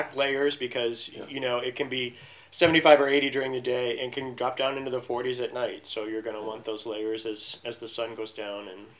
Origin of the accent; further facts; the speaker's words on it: Midwest, United States; now in Chicago, United States; I grew up in the Midwest and then, you know, was living in Chicago when I first went to camp.